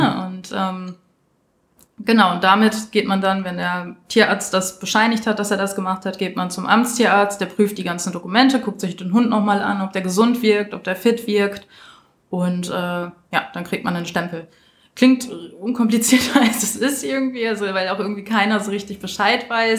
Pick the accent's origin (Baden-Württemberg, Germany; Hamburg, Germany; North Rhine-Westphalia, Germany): North Rhine-Westphalia, Germany; Steinfurt; Also ich war in meiner Heimatstadt, ich habe es bei meiner Mama.